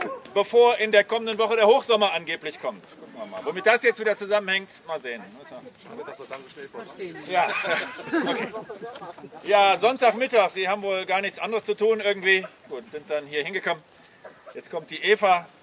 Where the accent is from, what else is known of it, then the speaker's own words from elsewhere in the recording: Aachen, North Rhine-Westphalia, Germany; Wir kommen aus Aachen, das ist 35 Kilometer Luftlinie, diese Richtung.